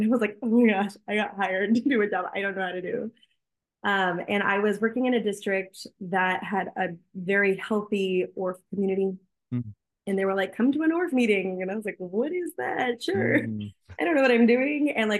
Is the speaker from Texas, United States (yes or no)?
yes; Houston, Texas, United States; now in Fort Worth, United States; No, I grew up in Houston in a suburb of a suburb of a suburb of Houston.